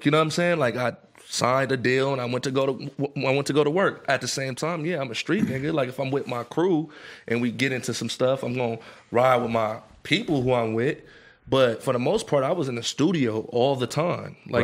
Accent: Los Angeles, California, United States; I'm from Hoover, really from L.A.

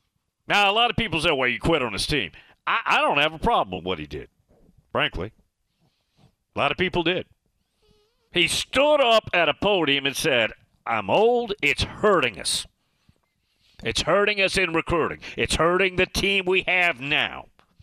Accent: Kingsport, Tennessee, United States; I'm born and raised in Kingsport.

